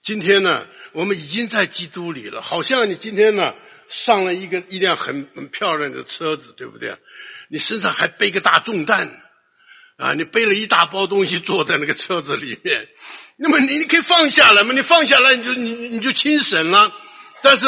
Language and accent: Chinese; China; 像我们中国人有我们中国人的传统，对不对？